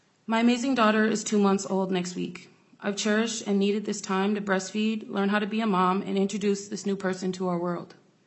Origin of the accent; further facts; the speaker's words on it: Minnesota, United States; Learning that my home state, who puts the notion of family on a pedestal, doesn't offer guaranteed leave for mothers, who make up 70% of the workforce of Minnesotans